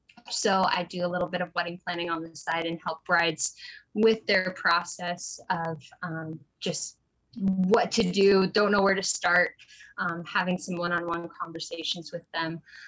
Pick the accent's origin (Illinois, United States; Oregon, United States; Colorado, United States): Oregon, United States; Baker City; I was born and raised actually in Baker City, Oregon, which is not too far from the Treasure Valley.